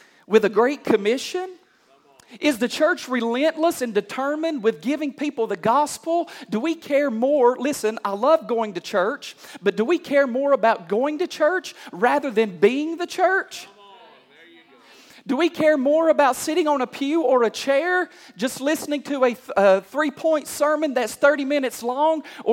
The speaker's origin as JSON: {"language": "English", "town": "Benton", "country": "United States", "said": "and see, I'm from Benton, and I'm not used to driving in Atlanta."}